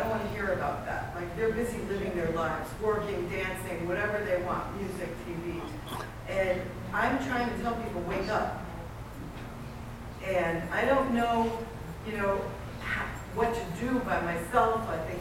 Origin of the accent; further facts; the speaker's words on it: East Coast, United States; I mean, I'm from the East Coast.